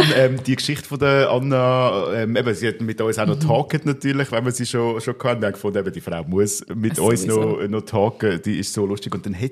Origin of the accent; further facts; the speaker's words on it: Aargau, Switzerland; weil ich bin aus dem Fricktal und dort braucht man an gewissen Orten, vor allem in dem Ort, wo ich aufgewachsen bin